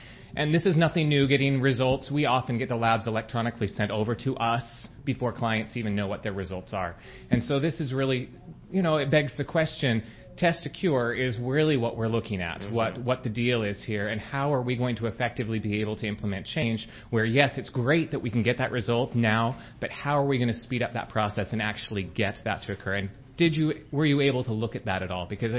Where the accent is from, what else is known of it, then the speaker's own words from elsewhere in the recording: Idaho, United States; I'm from Idaho. I'm one of the epidemiologists there.